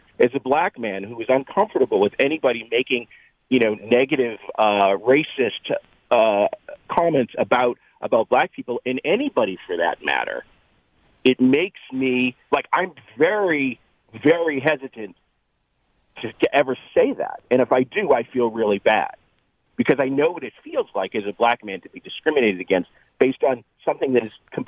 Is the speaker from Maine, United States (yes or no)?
no; Boston, Massachusetts, United States; Yeah, so I'm from Boston, and I'm 52.